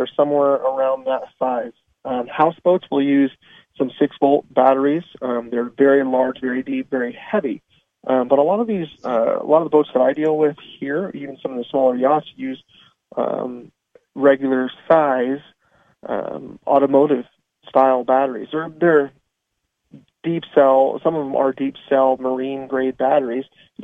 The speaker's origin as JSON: {"language": "English", "town": "Portland", "region": "Oregon", "country": "United States", "said": "I'm from the Northwest in Portland, and we go out to the coast, and boats can go out there."}